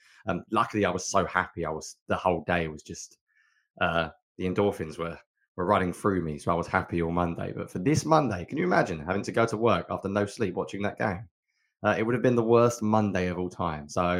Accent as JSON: {"language": "English", "region": "England", "country": "United Kingdom", "said": "This game kicks off at, actually kicks off, you can tell I'm English, 8:15 your time."}